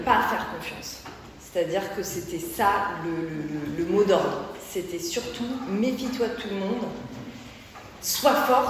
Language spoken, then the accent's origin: French; Nantes, Pays de la Loire, France; effectivement, et je suis des Nantes.